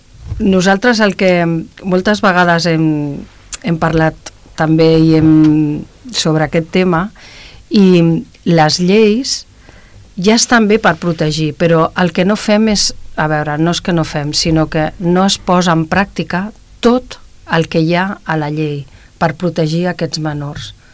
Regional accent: El Prat de Llobregat, Catalonia, Spain; nosaltres vam néixer aquí al Prat, totes som del Prat. Ara ja sí que vivim al Prat.

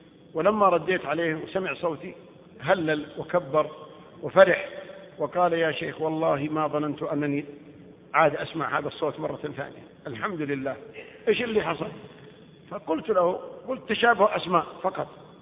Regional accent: Abha, Asir, Saudi Arabia; born there; من مواليد مدينة أبها سنة 1361 للهجرة.

